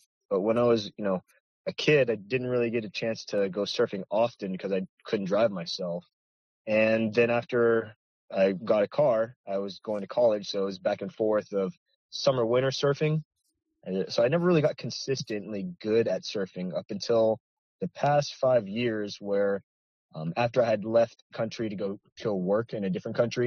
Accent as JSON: {"language": "English", "region": "California", "country": "United States", "tie": "born or raised there", "also_born_or_lived": "Hawaii / China", "said": "So I grew up in California in the Bay Area where there's cold water, and I had to use a 5-millimeter wetsuit."}